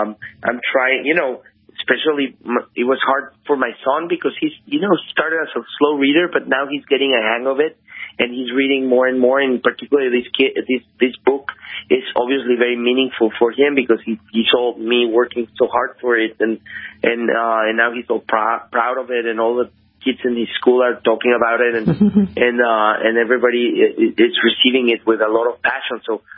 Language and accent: English; Mexico City, Mexico; also born or lived in England; No, I'm Mexican. Mexico City.